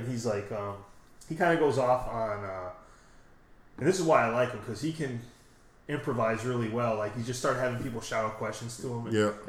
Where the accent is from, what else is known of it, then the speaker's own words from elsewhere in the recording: Florida, United States; I'm from Florida.